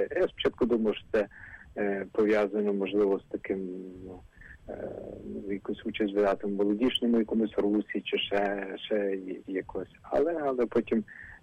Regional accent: Ternopil, Ternopil Oblast, Ukraine; тому що я сам походжу з Тернополя.

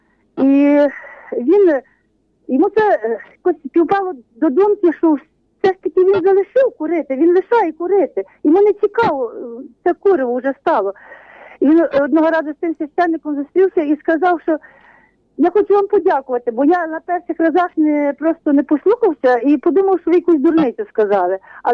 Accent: Ivano-Frankivsk Oblast, Ukraine; я з Косівського району.

